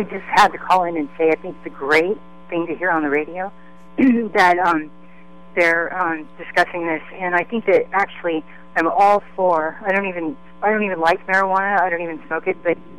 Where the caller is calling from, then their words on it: San Francisco, California, United States; I'm actually calling from the Tenderloin in San Francisco